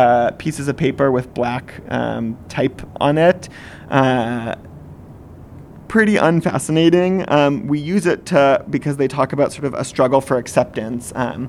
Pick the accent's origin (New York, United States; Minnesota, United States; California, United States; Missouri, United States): Missouri, United States; Kansas City; Growing up in Kansas City in a conservative synagogue, never in a million years would I have imagined that.